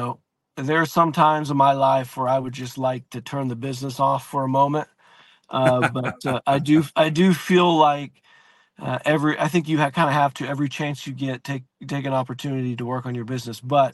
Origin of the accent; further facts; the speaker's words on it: Crossville, Tennessee, United States; I grew up in Crossville, Tennessee, which is a little smaller town north of Chattanooga, off Interstate 40.